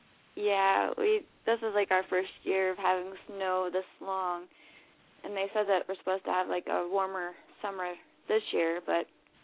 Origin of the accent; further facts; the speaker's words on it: Montana, United States; I'm mm-hmm. from Montana, so.